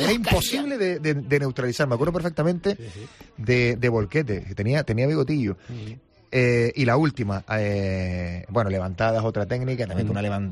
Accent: Alicante, Valencian Community, Spain; born there; Yo nací en Alicante.

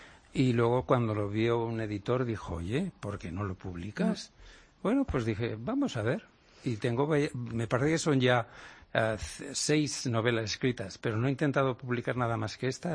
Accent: Burgos, Castile and León, Spain; Yo soy de Burgos, sí.

